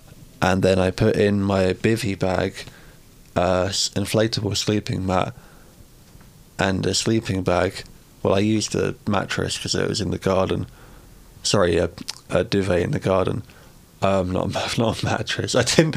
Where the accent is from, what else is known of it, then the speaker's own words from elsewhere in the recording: London, United Kingdom; because I grew up in East London, where the wildlife is red foxes, grey squirrels, and wood pigeons.